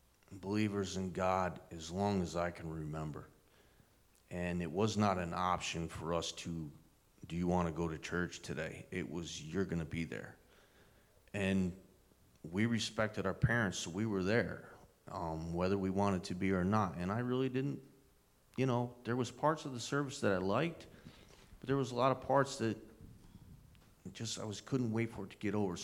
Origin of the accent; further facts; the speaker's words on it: Walton, United States; So I was born and raised here in Walton. I grew up about a block from the fairgrounds on Marvin Avenue. I played football here at Walton.